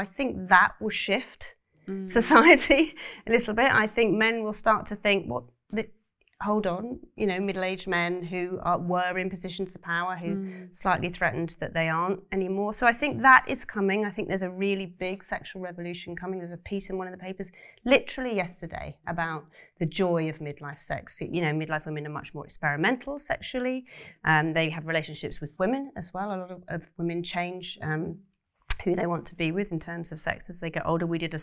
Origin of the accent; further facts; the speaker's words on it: South West England, United Kingdom; know, I come from quite a working class background. I left school at 16. I have no qualifications. And I grew up in Cornwall.